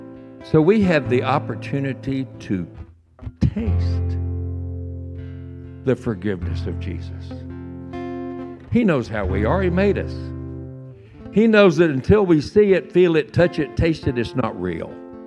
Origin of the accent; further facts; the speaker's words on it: Texas, United States; I'm a Texan. Nobody ever enslaved me, thank you very much.